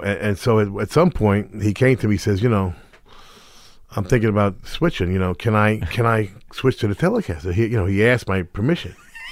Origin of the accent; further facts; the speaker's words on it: Middletown, United States; Middletown. But it was, you know, just whatever it was, 20 minutes from the ocean.